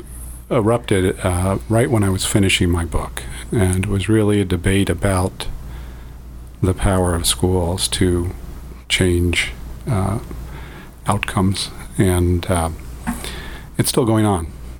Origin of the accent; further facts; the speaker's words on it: Philadelphia, Pennsylvania, United States; I grew up in Philadelphia. I went to, I was a lifer at a Quaker school, Quaker private school, called Germantown Friends.